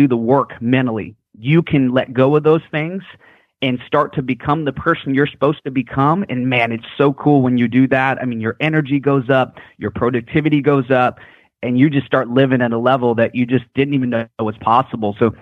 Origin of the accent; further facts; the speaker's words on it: Anchorage, Alaska, United States; born there; I was born in Alaska and my mom, we're Alaskan native, and she had 19 brothers and sisters and adopted 4 more.